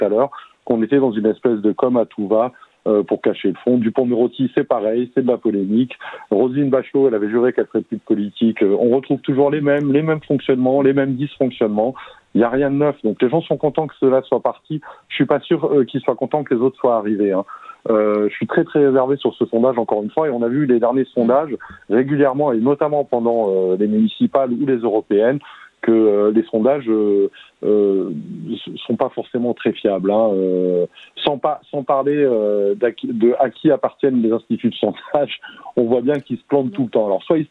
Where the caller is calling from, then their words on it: Bordeaux, Nouvelle-Aquitaine, France; Alors moi, je viens de Bordeaux, hein, encore une région où la droite a cartonné.